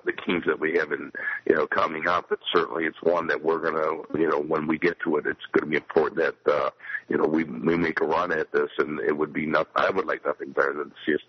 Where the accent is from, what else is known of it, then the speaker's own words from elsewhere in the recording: Michigan, United States; as a kid growing up in the Detroit area, my father working at Olympia as a penalty timekeeper